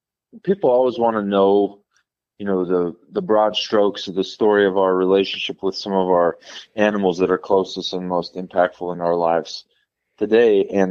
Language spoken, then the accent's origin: English; Montana, United States; You know, I grew up in Montana, and my grandfather was like a classic Montana cowboy.